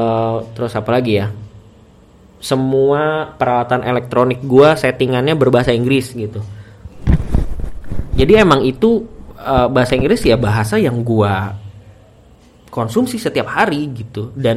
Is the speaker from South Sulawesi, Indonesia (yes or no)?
no; Bekasi, West Java, Indonesia; Dan gue gak bisa berbahasa Kalimantan, gue gak bisa berbahasa Banjarmasin atau Samarinda. Tapi gue dari kecil ditinggal di Bekasi, tapi gue gak bisa bahasa Sunda juga gitu.